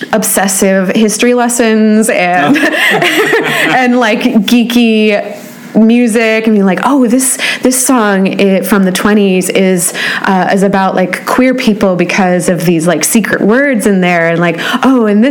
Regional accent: Sonoma, California, United States; born or raised there

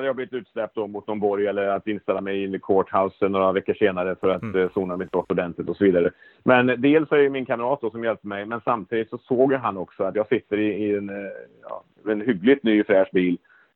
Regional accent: Sweden; jag förklarar också att jag är svensk, jag har varit här inte så länge

